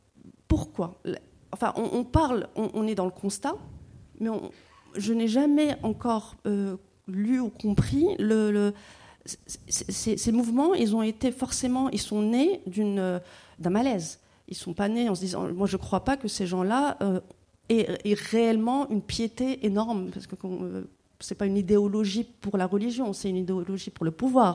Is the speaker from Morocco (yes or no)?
yes; Morocco; j'ai grandi au Maroc